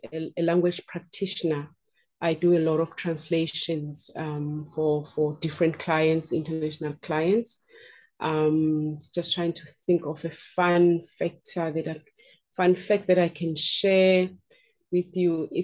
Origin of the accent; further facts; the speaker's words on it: South Africa; I am South African. I am Zulu. At school, I studied languages, majoring in isiZulu and English.